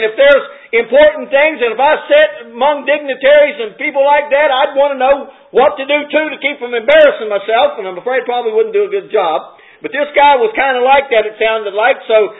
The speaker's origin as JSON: {"language": "English", "region": "West Virginia", "country": "United States", "said": "Well, listen, I'm from Central West Virginia"}